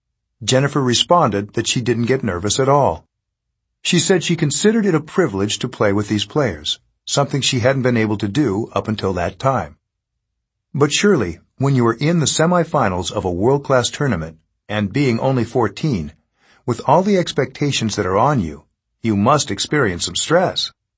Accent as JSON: {"language": "English", "region": "California", "country": "United States", "said": "even though I come from California, I don't believe in self-improvement"}